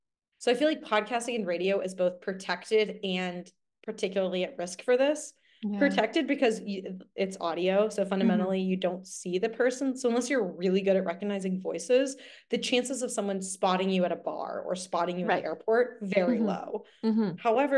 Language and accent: English; Texas, United States; the problem is Jared and Jensen are from Texas and I'm from Texas. So now I'm like, homies, Texas y'all.